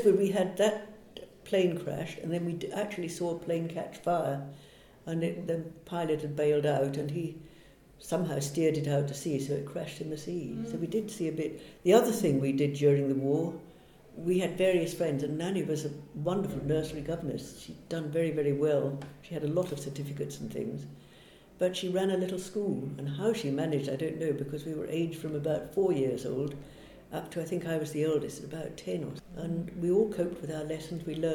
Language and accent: English; Halesowen, West Midlands, United Kingdom; born there; Well, I was born in Hales Owen, and I remember we had a little house